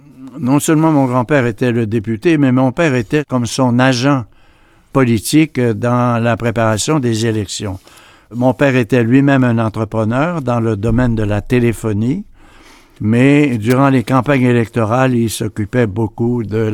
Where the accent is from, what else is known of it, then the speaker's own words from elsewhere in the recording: Chicoutimi, Quebec, Canada; Oui, je viens de Chicoutimi. Je suis né en 1929.